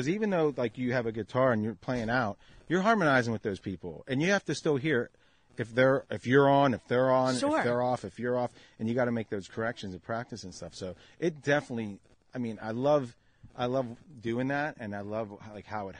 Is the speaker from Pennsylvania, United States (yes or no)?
yes; Pittsburgh, Pennsylvania, United States; I grew up in Hayes, which is, you know, outskirts of the city.